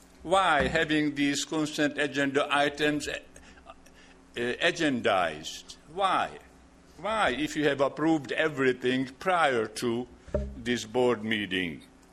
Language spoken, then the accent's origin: English; Atascadero, California, United States; from District Number 5, Atascadero.